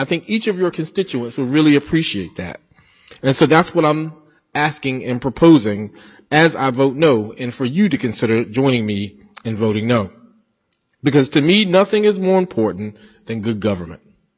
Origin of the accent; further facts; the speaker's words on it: North Carolina, United States; I'm a child that has a May birthday. I grew up in North Carolina having May primaries.